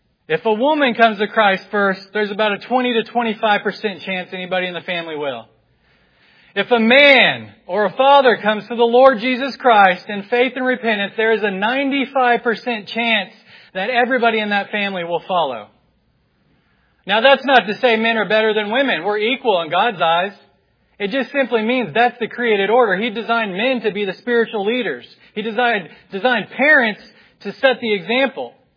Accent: West Jefferson, North Carolina, United States; Just by way of quick introduction … I'm from West Jefferson in Ashe County, North Carolina. It's a small little mountain town.

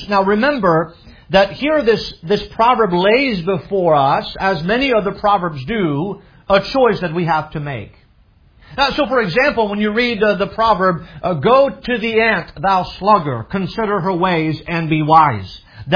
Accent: France; I grew up in France

